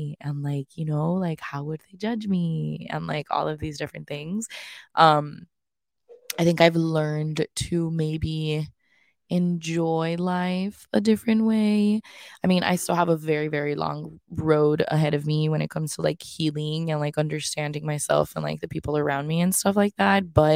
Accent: Monterrey, Nuevo León, Mexico; I'm originally from here, right? Like I was born here, raised for the first half of my childhood here, and then I was raised in Monterrey

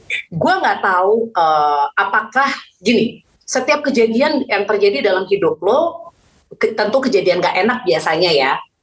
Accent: Jakarta, Indonesia; Kita udah punya rumah, kita udah punya semuanya di Jakarta. Kita juga berdua besar di Jakarta.

